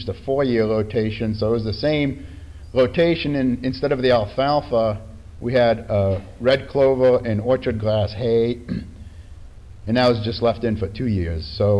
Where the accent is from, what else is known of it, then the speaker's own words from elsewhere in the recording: Beltsville, Maryland, United States; I'm from Beltsville, Maryland, which I don't know if you can see it.